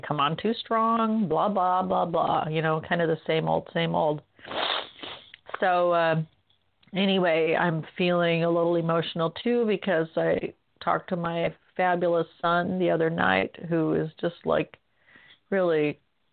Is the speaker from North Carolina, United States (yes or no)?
no; Berkeley, California, United States; also born or lived in Eugene, Oregon; I was born in Berkeley, grew up part of the time there.